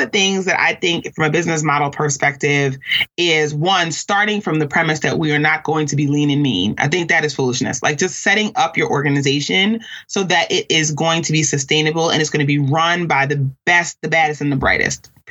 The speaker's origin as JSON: {"language": "English", "town": "New York City", "region": "New York", "country": "United States", "tie": "born or raised there", "said": "I grew up in New York City, in Queens, as it were, okay?"}